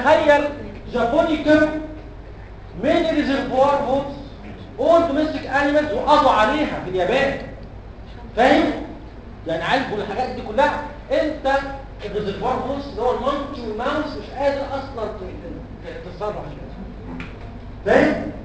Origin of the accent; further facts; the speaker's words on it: Egypt; ما كملوش عندنا في مصر.